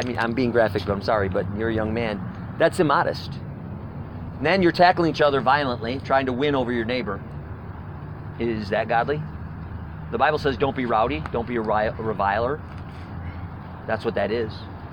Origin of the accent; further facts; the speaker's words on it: Wisconsin, United States; now in Missouri, United States; The central part of Missouri is where we're from. We're from Wisconsin, but we bought...